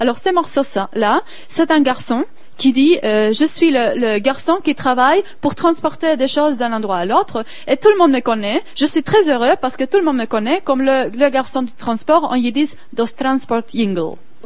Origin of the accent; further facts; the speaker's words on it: Argentina; je viens de l'Argentine, ma famille était yiddishophone, pas mes parents, mais déjà dans deux générations avant.